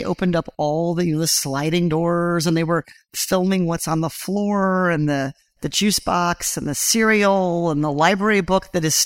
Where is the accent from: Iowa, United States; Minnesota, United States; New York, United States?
Iowa, United States; So I grew up in Iowa, as he said. I'm a sixth-generation Iowan.